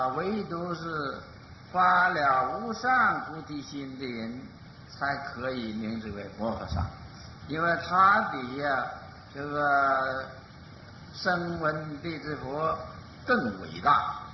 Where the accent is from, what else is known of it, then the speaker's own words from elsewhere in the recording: China; 那么我们中国人欢喜减料，这个汉人欢喜减料